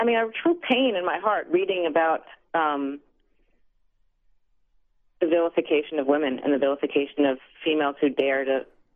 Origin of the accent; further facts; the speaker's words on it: New York City, New York, United States; this book that was nominated for the Women's Prize for Fiction was not even reviewed in my hometown paper, the New York Times